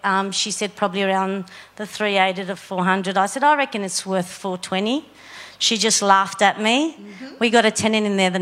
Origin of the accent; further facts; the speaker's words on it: Sydney, New South Wales, Australia; I'm from Sydney.